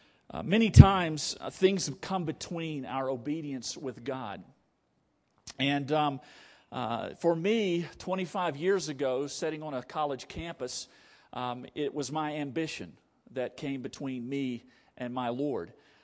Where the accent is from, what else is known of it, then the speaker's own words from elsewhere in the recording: Hansford, West Virginia, United States; I grew up in Hansford, West Virginia, not too far from here, and attended Old Canal Baptist Church in Pratt, West Virginia.